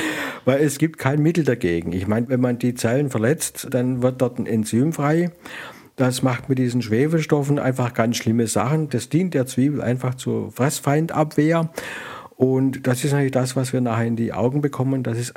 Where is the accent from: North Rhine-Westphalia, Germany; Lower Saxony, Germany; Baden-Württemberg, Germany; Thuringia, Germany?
Baden-Württemberg, Germany; Und im Schwäbischen, wo ich aufgewachsen bin, da hat er noch weniger Alkohol.